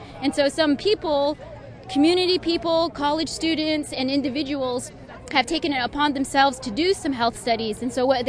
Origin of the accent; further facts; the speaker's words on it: New Mexico, United States; I came from New Mexico. I'm Diné.